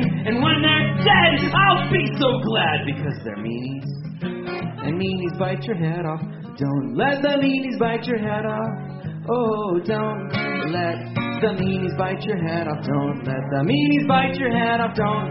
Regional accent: New York City, New York, United States; I grew up in Peter Cooper Village in New York City, in my playground with the monkey bars, with the metal and the rubber over the concrete.

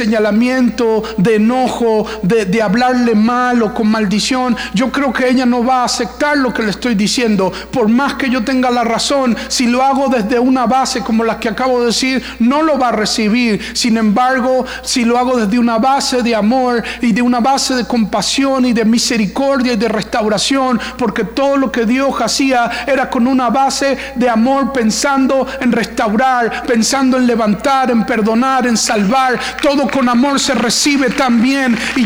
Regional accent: Puerto Rico; also born or lived in Venezuela; Yo soy venezolano, pero crecí en Puerto Rico, así que me llaman beneboricua.

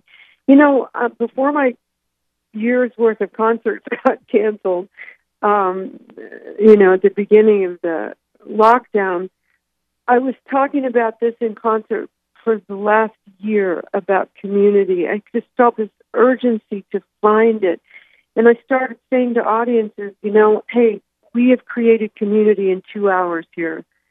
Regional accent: United States; I feel so rooted as an American and treasure all of those things that are quintessentially American

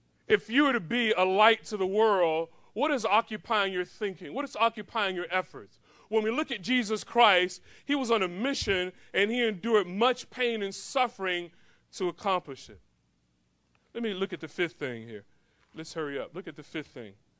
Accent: Florida, United States; Because I'm from Florida and lakes everywhere, so we ski.

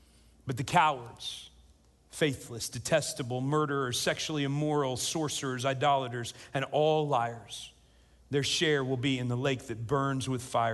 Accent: Midwest, United States; I'm from the Midwest, and there's a Midwestern poet who says, I've got two moods, okay and not okay.

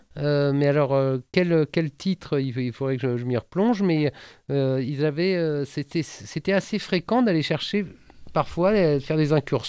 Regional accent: Le Havre, Normandy, France; au Havre, parce que j'ai grandi au Havre.

